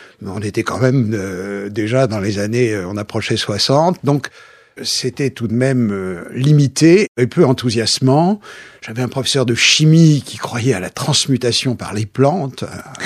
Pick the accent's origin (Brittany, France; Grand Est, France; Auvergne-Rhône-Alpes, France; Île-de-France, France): Île-de-France, France; Paris; Après ça, j'ai grandi à Paris, sans histoire